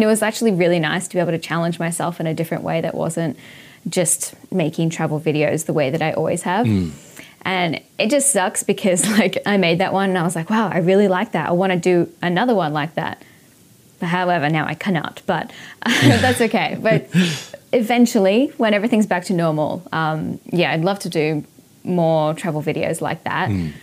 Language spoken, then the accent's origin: English; Australia; now in Osaka, Japan; I am Australian. And I am living in Japan, yes, living in Osaka.